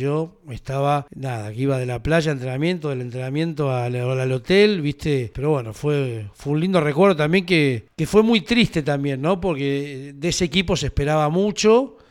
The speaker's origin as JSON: {"language": "Spanish", "country": "Argentina", "said": "como somos los argentinos"}